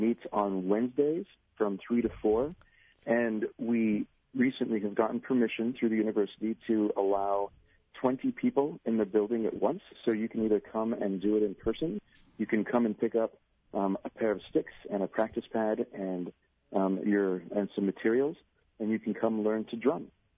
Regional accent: Denver, Colorado, United States; I'm from Denver, Colorado.

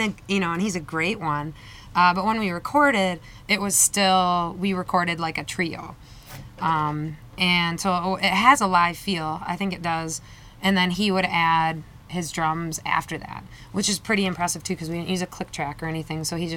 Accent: United States; accent: northern; I feel like my northern accent just came out a little more there.

